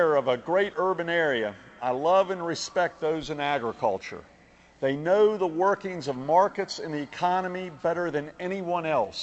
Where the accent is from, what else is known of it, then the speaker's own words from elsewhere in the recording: Charlotte, North Carolina, United States; especially in my hometown of Charlotte.